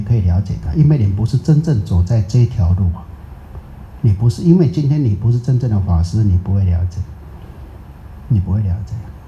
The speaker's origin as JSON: {"language": "Chinese", "country": "Singapore", "said": "我们新加坡人连自己的道场都还没有，还要租的呀"}